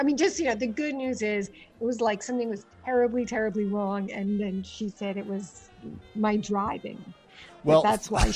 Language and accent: English; New York, United States; You are the one that had the New York listeners, and I'm a New Yorker. And it's like being on your show, I feel like I've come home, you know?